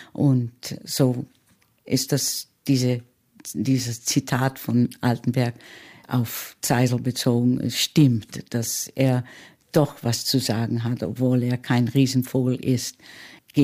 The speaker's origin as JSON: {"language": "German", "town": "Los Angeles", "region": "California", "country": "United States", "tie": "born or raised there", "also_born_or_lived": "New York", "said": "ich bin in New York geboren und da habe ich keine Erinnerungen. Erst in Los Angeles als Zweijährige oder noch älter habe ich beginnen die Erinnerungen"}